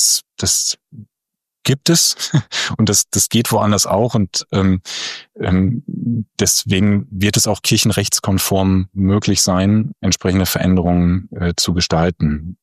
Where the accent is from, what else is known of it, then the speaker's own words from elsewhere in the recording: Lower Saxony, Germany; in meiner Heimat im Emsland